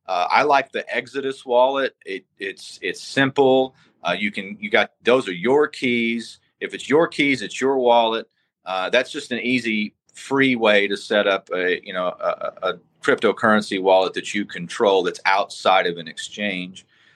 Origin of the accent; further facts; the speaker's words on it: Texas, United States; I'm from Texas, and I stay pretty much in tune with the politics there.